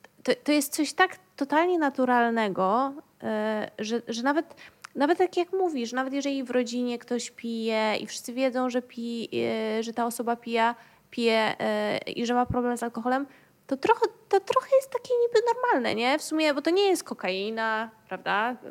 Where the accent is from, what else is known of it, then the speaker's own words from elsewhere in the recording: Toruń, Kuyavian-Pomeranian Voivodeship, Poland; tak jak ustaliliśmy, pochodzę z Torunia